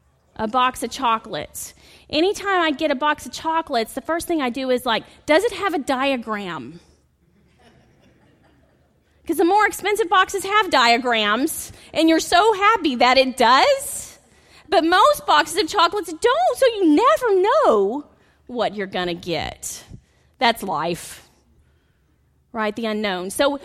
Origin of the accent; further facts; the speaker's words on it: Bridge City, Texas, United States; One of the things I love about this Texas city is it's so much like my hometown in Bridge City.